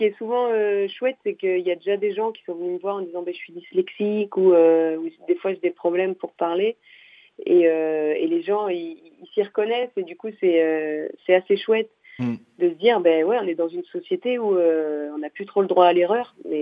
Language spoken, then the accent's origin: French; Pays de la Loire, France; La Vendée, parce que je viens de Vendée, donc il faut parler un petit peu de la Vendée